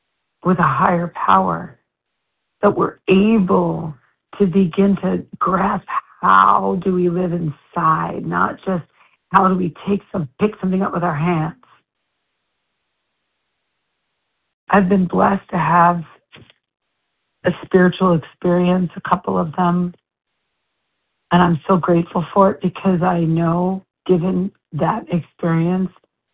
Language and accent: English; Brookline, Massachusetts, United States; now in Canada; I'm from Brookline, Massachusetts. I'm currently in Gananoqua Lake, Canada.